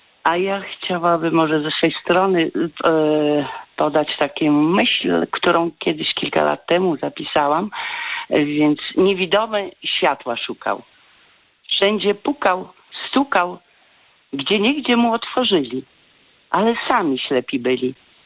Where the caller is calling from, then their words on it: Wrocław, Lower Silesian Voivodeship, Poland; z Wrocławia.